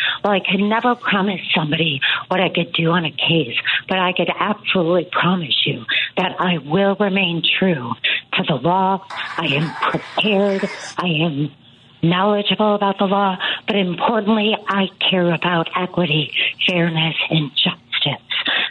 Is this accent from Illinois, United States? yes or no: yes; Park Ridge, Illinois, United States; So I grew up in the northwest suburbs in Park Ridge. I've lived in the city for 30 years, come from a really close-knit family